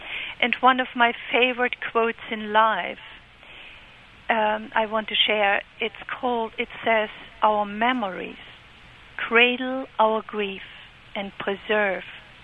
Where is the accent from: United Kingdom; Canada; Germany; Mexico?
Germany; English is a second language; moved away as an adult; also born or lived in Midwest; now in United States; I was 23 years old. I married an American. This is why I came here from Germany. And now I am old. I'm 72. We lived 20 years in the Midwest.